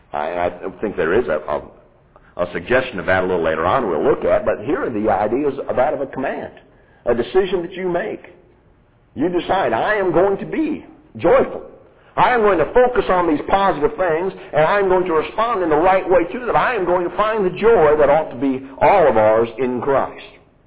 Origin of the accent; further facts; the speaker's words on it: Tennessee, United States; We're all from Tennessee, and we're all UT fans, and we all love the Chicago Bears.